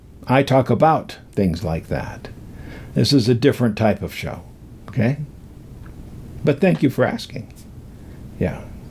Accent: United States; I grew up in America. Been here over 70 years. I'm an old man.

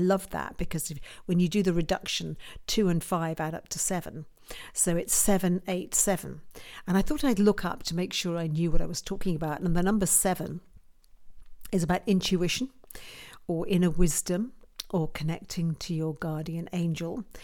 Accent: United Kingdom; And over here in the UK, as you can tell from my voice, I'm a Brit

